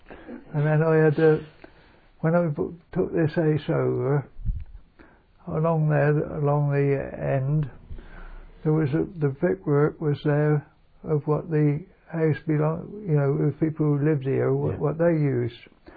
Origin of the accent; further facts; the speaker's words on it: Deddington, South East England, United Kingdom; born there; I was born in Deddington, Hudson's Lane, my one-roomed house, where Mr. Pratt lives now, I think.